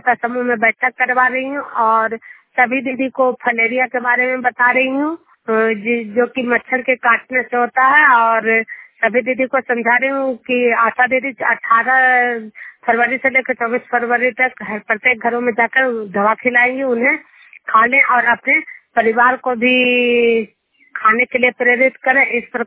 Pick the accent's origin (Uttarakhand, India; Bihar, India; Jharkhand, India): Bihar, India; Juniyar